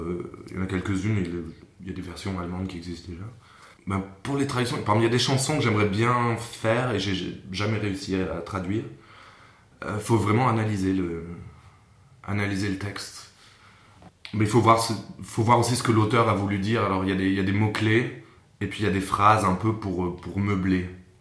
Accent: France; je suis pas allemand. Donc je fais des petites erreurs, mais j'assume parce que je suis français.

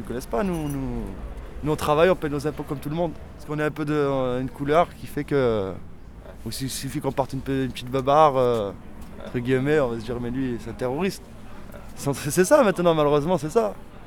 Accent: France; on est nés en France, on est français. On connaît les lois, on a grandi avec ça

